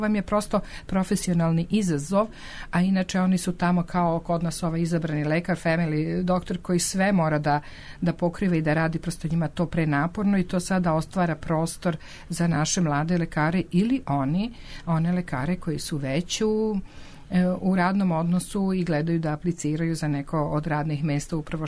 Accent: Serbia; Znate, ja sam iz Srbije, moj muž iz Srbije.

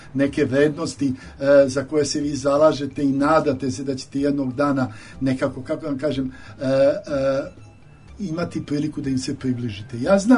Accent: Belgrade, Serbia; ja sam dete sa Topčiderskog brda, tu sam rođen, tu ću biti sahranjen na Topčiderskom groblju

